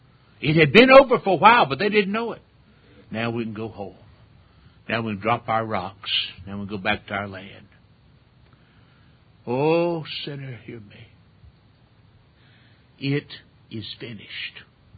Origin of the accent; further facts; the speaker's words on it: the South, United States; you can't much tell it from my accent, so I have to tell folks everywhere I go, I'm a Southerner.